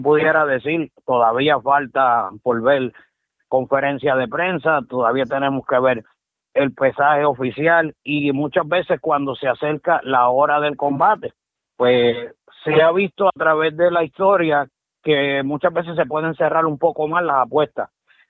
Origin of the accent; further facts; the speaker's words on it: Puerto Rico; y no es porque soy boricua